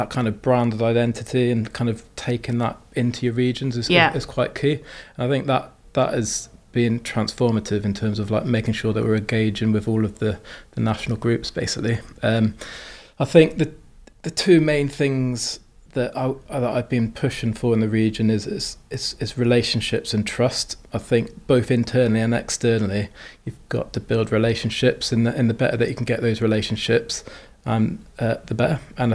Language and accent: English; South West England, United Kingdom; I'm actually born and raised in Dorset in England, so know the area quite well.